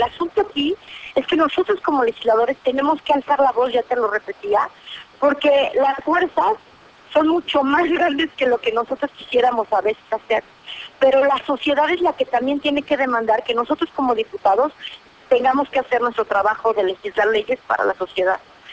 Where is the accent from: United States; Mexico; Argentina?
Mexico; nosotros como mexicanos merecemos cosas de intelecto, merecemos cosas inteligentes.